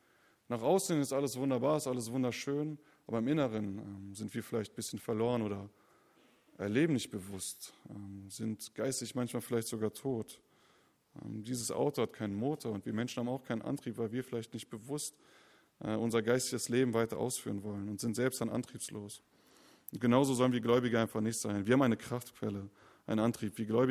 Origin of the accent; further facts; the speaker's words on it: Wolfsburg, Lower Saxony, Germany; ich komme aus Wolfsburg. Das ist die schönste Stadt der Welt tatsächlich. Und bei uns in Wolfsburg dreht sich alles um Autos, um Volkswagen.